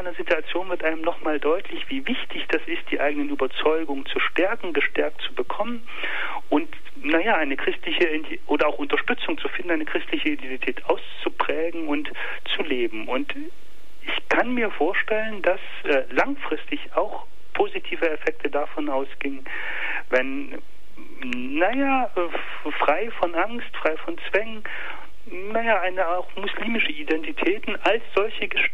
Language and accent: German; East Germany, Germany; Denn ich selber bin aufgewachsen und groß geworden in Ostdeutschland, wo die Katholiken gerade noch mal 3% vielleicht der Bevölkerung ausmachen